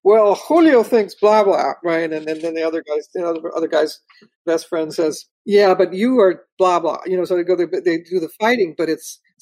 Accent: Pacoima, California, United States; I grew up in Pacoima and we were at war all the time, right?

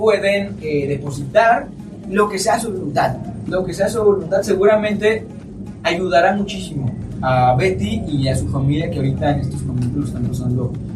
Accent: Mexico; Como mexicano, es importante.

